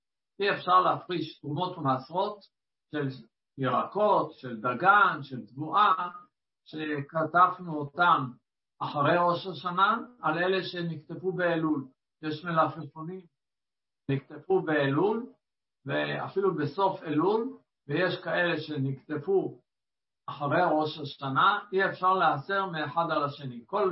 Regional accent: Jerusalem, Jerusalem District, Israel; וגדלתי בירושלים, אז בדרך כלל הנטיעות היו בפוסדור של ירושלים.

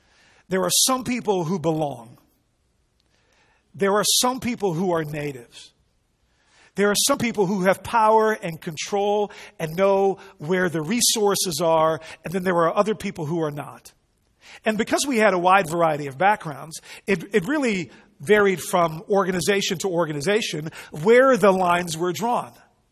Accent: Netherlands; I grew up in the Netherlands, and I was neither quite Dutch enough nor American enough, neither quite white enough nor brown enough. I was kind of blackish

